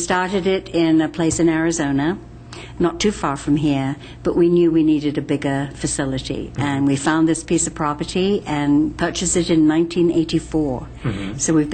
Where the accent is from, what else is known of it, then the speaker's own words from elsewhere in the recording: England, United Kingdom; moved away as an adult; now in United States; I'm originally from England, so I came over here to the United States in 1971